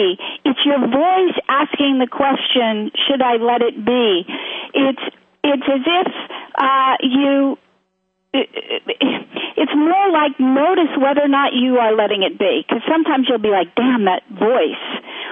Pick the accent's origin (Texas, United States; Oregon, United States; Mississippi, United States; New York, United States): Oregon, United States; Gresham; Uh-huh, I grew up in Gresham.